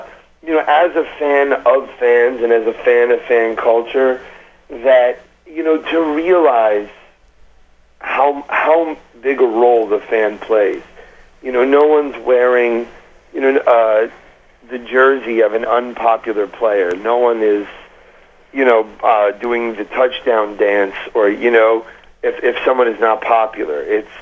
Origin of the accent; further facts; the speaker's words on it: Brooklyn, New York, United States; I was like, oh my God, I'm a kid from Brooklyn. What am I doing in the depths of Alaska?